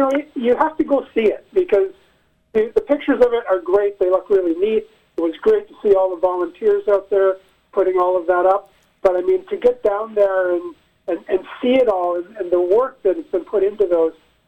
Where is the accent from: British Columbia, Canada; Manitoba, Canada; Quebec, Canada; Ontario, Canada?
Ontario, Canada; Stratford; I mean, we're all from Stratford, and, you know, we've got to work together and help each other out.